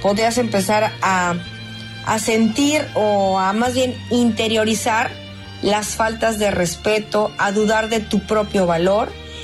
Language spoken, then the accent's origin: Spanish; Mexico; todavía apelo al buen sentido y al sentido común de la humanidad y sobre todo de los mexicanos, como latinos somos gente buena